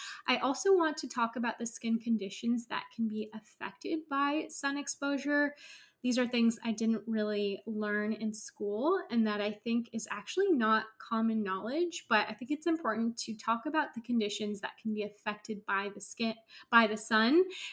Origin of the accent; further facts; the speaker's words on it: California, United States; I grew up in Northern California and my family really loved the beach.